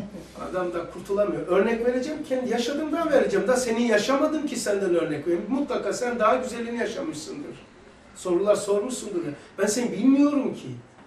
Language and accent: Turkish; Black Sea Region, Turkey; Bizim memleket böyle, vadi ya böyle, Karadeniz böyle.